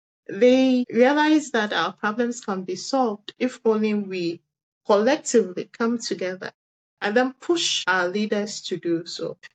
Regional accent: Ghana; It's just that in Ghana, as small businesses and also as Ghanaian businesses, you actually do not have so much support from the state

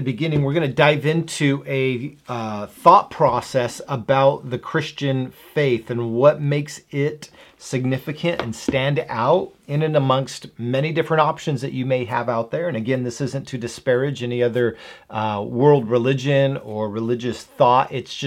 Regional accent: Demopolis, Alabama, United States; born there; I was born in Demopolis, Alabama. So my hometown, Demopolis, it was a place I spent many summers.

